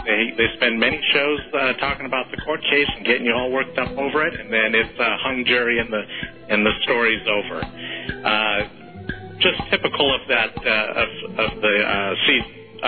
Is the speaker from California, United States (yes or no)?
yes; Sacramento, California, United States; Sacramento.